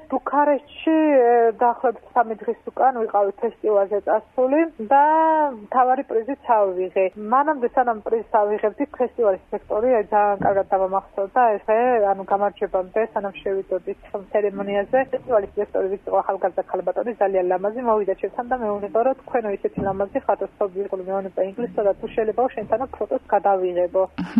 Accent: Ushguli, Samegrelo-Zemo Svaneti, Georgia; now in Tbilisi, Georgia; დავადებული და გაზრდილი ვარ უშკულში და ძალიან მიყვარს ჩემი სოფელი

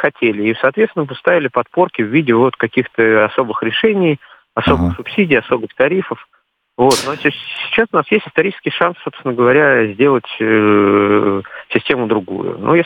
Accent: Moscow, Russia; я из Москвы.

